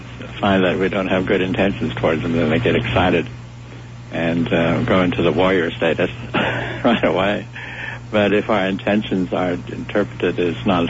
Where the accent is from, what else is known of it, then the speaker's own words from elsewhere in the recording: Utah, United States; also born or lived in Rocky Mountains; And I grew up in the Rockies and then later on in Utah where we had lots of hornets and yellow jackets.